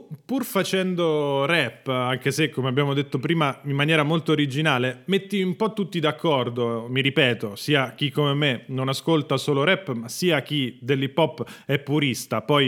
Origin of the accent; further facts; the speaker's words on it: Rome, Lazio, Italy; io sono di Roma e quindi ovviamente della Roma